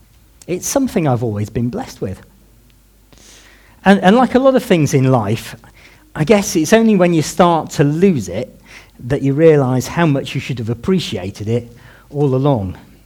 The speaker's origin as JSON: {"language": "English", "country": "United Kingdom", "said": "I would imagine, because we're British, we'd probably first off be extremely sceptical."}